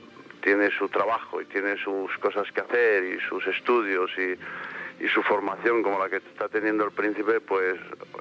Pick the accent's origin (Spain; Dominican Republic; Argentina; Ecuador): Spain; Yo como español y aparte de todo, pues soy humano.